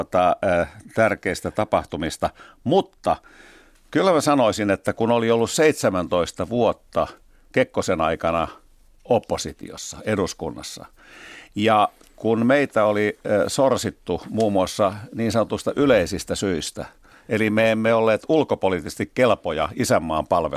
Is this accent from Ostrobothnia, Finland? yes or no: no; Helsinki, Uusimaa, Finland; Minähän olen tällainen stadilainen